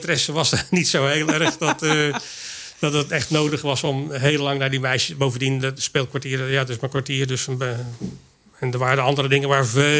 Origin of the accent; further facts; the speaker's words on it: Teteringen, North Brabant, Netherlands; En daar heb ik, 28 jaar doorgebracht. Dus ik ben opgegroeid in Teteringen.